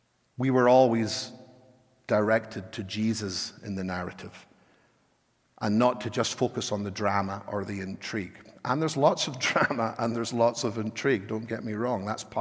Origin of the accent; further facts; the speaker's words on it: Edinburgh, Scotland, United Kingdom; born there; moved away; you know I wasn't born here. I didn't just make up this accent to seem different. I was born in Edinburgh, and I was raised in the Brethren Church